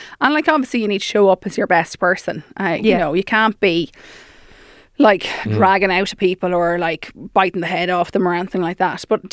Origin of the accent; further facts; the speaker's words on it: Mullingar, Leinster, Ireland; I'm from Mullingar. There was 3 nightclubs in Mullingar.